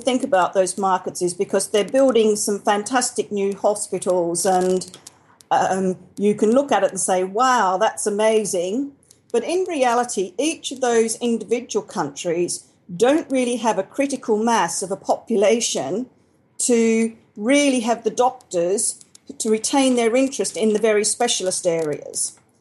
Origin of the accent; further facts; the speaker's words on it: Australia; now in United Kingdom; I arrived in the UK back in 1987. I'm from Australia, if you hadn't guessed.